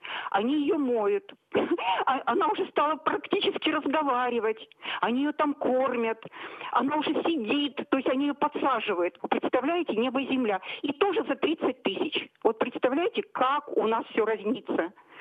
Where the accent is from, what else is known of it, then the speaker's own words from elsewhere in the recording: Krasnoyarsk, Krasnoyarsk Krai, Russia; я из Красноярска.